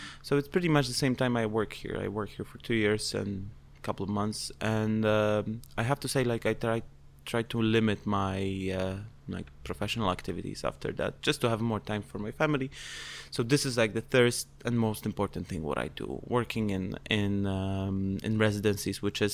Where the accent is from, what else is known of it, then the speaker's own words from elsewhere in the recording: Krakow, Lesser Poland, Poland; English is a second language; moved away as an adult; also born or lived in Warsaw / Milan; I was born and raised in Poland, in Krakow. I lived there for till I got like 24, and then I started to move around. I was living in Warsaw for a bit. I did my Erasmus in Milan